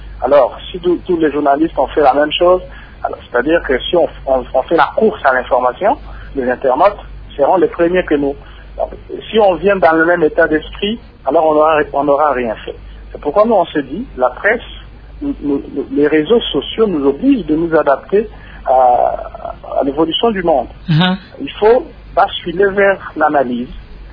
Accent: Mbuji-Mayi, Kasaï-Oriental, DR Congo; Mbujimayi se vide, qui est ma ville natale.

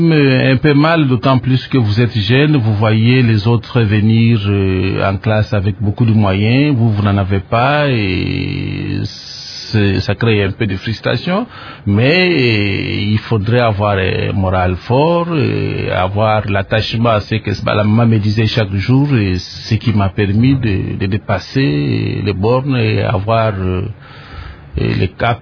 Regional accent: Kasaï, DR Congo; also born or lived in Lubumbashi; je n'ai pas passé mon enfance à Lubumbashi. J'ai pu regagner mon Kasaï natal où j'ai passé mon enfance et mes études primaires et secondaires là-bas.

